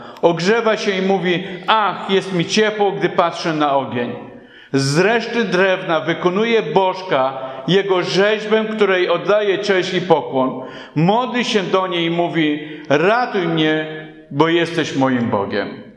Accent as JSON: {"language": "Polish", "region": "Podlaskie Voivodeship", "country": "Poland", "said": "Pochodzę z Podlasia, gdzie dywany w latach, w szczególności 70., 80. wiszano na ścianie."}